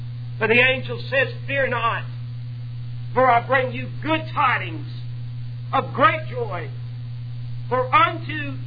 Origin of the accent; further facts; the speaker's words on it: San Marcos, Texas, United States; born there; You know, I tell people, I was born in San Marcos, Texas. People in Texas know where that is. Y'all probably don't.